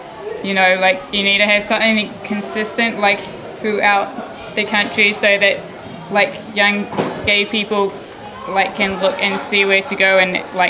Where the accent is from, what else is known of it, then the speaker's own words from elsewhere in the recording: Whangarei, Northland, New Zealand; born there; now in Auckland, New Zealand; I live in Auckland and I was born in Whangarei, and I'm with Rainbow Youth.